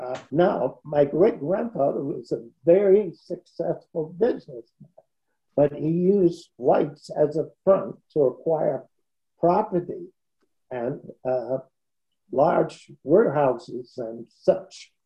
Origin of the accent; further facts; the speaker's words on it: Bermuda; However, the most important thing I want to tell you about growing up in Bermuda, I had a beautiful time. Bermuda was the safest and the prettiest place you can imagine.